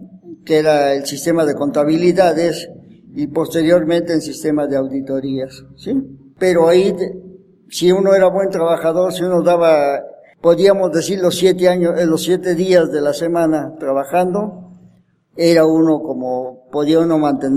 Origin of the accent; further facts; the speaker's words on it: Mexico City, Mexico; Yo vengo de la colonia del Valle, que es una colonia muy pop-up, pero ahí fue una población de hace 500 años que vivía mi familia, y fuimos desterrados de ahí